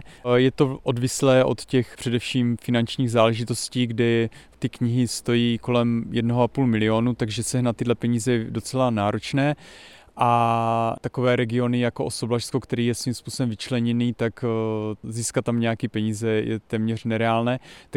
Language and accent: Czech; Slovakia; now in Czech Republic; já pocházím z Podhor, narodil jsem se pod Tatrami, žiju v horách jako v Jeseníkách